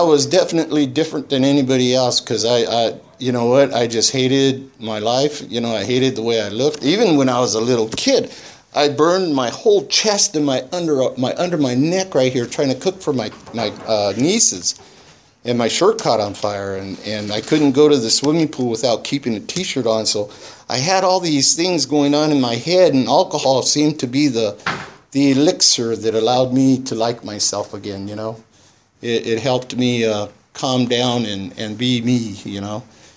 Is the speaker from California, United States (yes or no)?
yes; Santa Maria, California, United States; I grew up here in Santa Maria. I was born in the old Marian Hospital over there, the Sisters Hospital, I guess it was called over there on College.